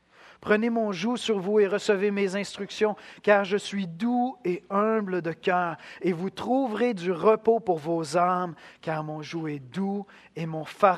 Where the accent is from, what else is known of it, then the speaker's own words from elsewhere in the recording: Quebec, Canada; Puis on est Québécois, hein?